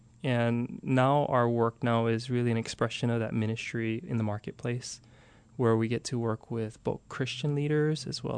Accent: Nuuanu Valley, Hawaii, United States; So for me, born and raised, Nuuanu Valley.

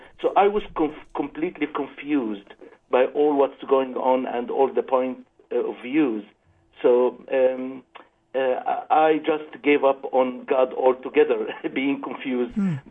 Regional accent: Egypt; I'm one of those kids who grew up in a Christian family. And if we go a little bit in history, you know that Egypt, as part of the Middle East, part of North Africa

